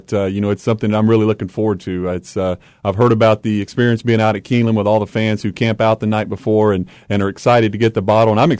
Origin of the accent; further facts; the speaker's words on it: Kentucky, United States; special to me because I'm a Kentucky guy, grew up in this state. And to get a chance to play for my home state school